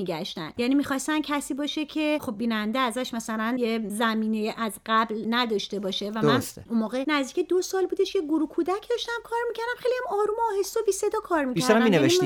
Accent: Tehran, Tehran Province, Iran; also born or lived in Germany; ما نزدیک 7 سال توی حومه شهر ساری زندگی کردیم و من دیگه دبستانمو اومدم تهران. برای همین من الان یه خواهر دارم که متولد اصفهانه، خودم متولد آلمانم،

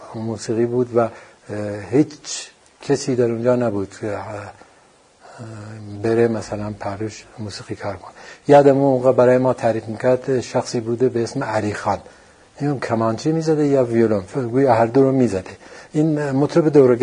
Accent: Sanandaj, Kurdistan, Iran; also born or lived in Urmia; متولد 1328، من بچه سرندج هستم اما تو ارومیه به دنیا اومدم.

